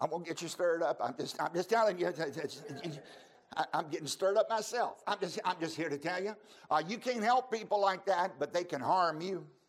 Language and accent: English; Virginia, United States; I grew up down in Charlotte County with him